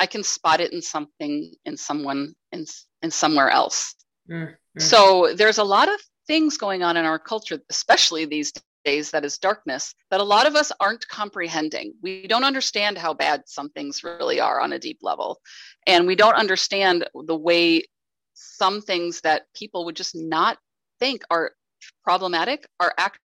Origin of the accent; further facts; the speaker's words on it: Minnesota, United States; from Minnesota